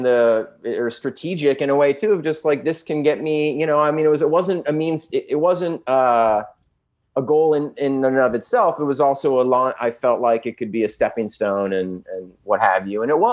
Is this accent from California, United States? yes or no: yes; San Diego, California, United States; now in Los Angeles, United States; I'm from San Diego. I've lived in LA for 20 years. I'm definitely a beach bum now more than ever since high school.